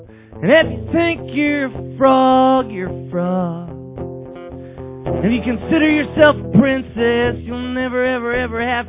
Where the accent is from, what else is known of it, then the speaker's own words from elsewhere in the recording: West Fargo, North Dakota, United States; This is about the North Side, and I grew up in West Fargo.